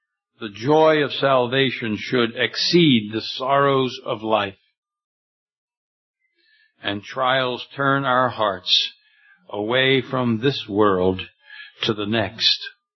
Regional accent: Philadelphia, Pennsylvania, United States; I grew up in Philadelphia, and as you know, when you're in a big city, you have a lot of lights.

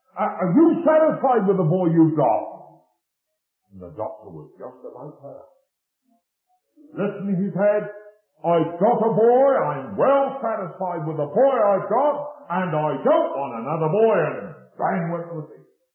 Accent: England, United Kingdom; So may I, as an Englishman, try and tell it.

